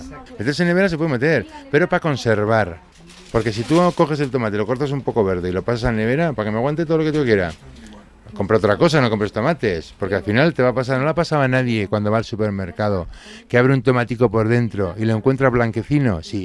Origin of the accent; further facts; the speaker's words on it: Navarre, Spain; como soy de Navarra y somos bastante tradicionales